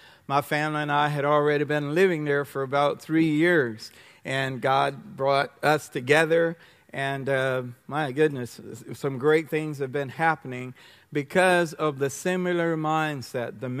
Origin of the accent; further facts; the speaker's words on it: South Carolina, United States; also born or lived in New York; I'm North American, born in New York, raised in South Carolina, farm boy.